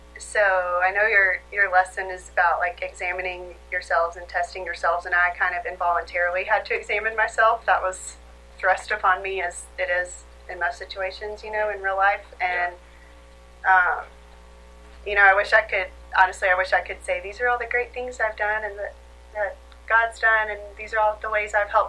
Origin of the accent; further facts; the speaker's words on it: Alabama, United States; now in Fort Worth, United States; I'm from Alabama. I just graduated from Harding last May, and I moved here to Fort Worth in August to start graduate school at TCU.